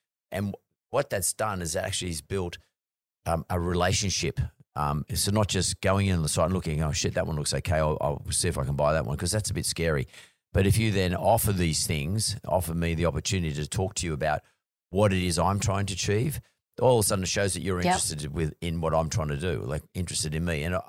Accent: Australia; I think being Aussie sort of helps a little bit, to be honest with you, with the Australian market at least.

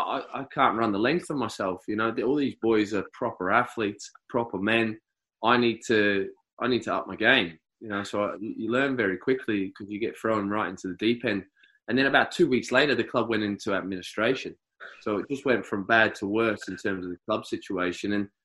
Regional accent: Australia; growing up in Australia.

